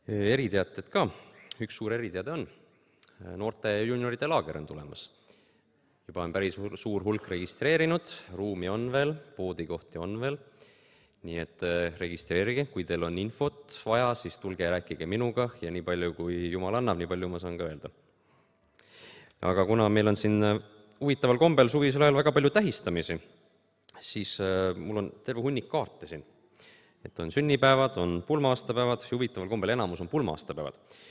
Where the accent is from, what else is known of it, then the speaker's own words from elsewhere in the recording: Saare County, Estonia; Seda ma vist kunagi ütlesin ka kogudusele, et ma olen Saaremalt pärit